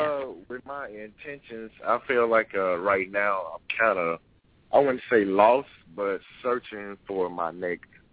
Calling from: Pine Bluff, Arkansas, United States; I'm calling from Arkansas, Pine Bluff, Arkansas.

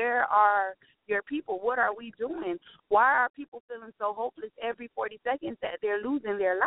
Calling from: Miami, Florida, United States; Miami, Florida.

